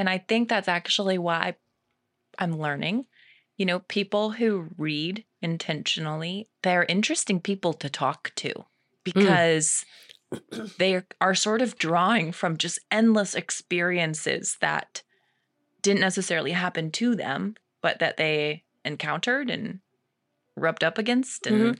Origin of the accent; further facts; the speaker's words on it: Idaho, United States; I'm a transplant from Idaho